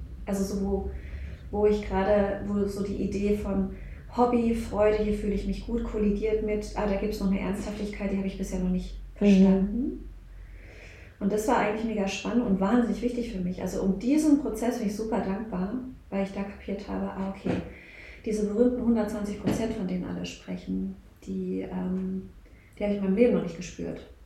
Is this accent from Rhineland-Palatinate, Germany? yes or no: yes; Rhineland-Palatinate, Germany; now in Berlin, Germany; ich komme ja nicht aus Berlin, sondern da aus Rheinland-Pfalz.